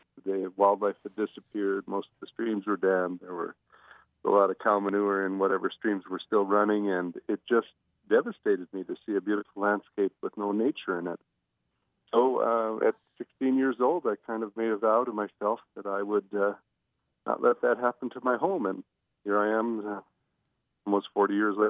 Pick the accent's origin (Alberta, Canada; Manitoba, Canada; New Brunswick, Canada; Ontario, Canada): Alberta, Canada; Calgary; born there; now in Banff, Canada; Well, I'm a Canadian. I was born in Calgary, Alberta, and I now live in Banff National Park